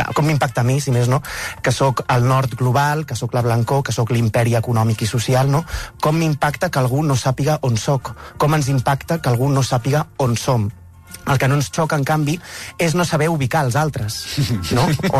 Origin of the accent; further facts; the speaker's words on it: Tarragona, Catalonia, Spain; si he d'explicar que soc de Tarragona, perquè Tarragona és una ciutat que està a una hora de Barcelona